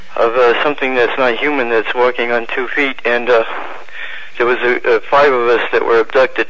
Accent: Mechanic Falls, Maine, United States; I'm from Mechanic Falls, Maine, and been listening to you for quite 2 years

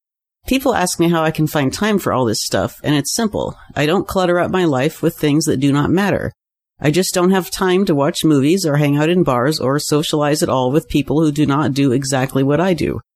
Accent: Oregon, United States; born there; I was born in Oregon

